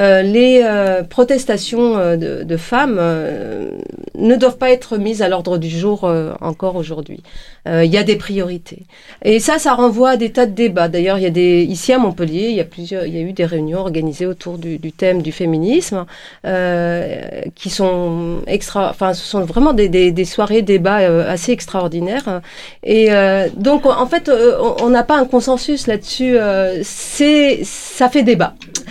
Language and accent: French; Algeria; En fait, bon, quand on est algérien, on le connaît.